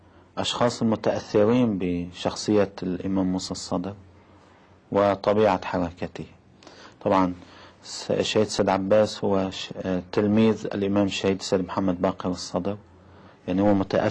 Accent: Lebanon; كلبنانيين

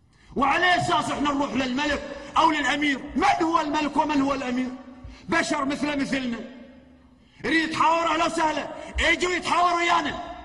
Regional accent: Bahrain; شنو آل سعود قاعد يقتلون عندنا في البحرين؟

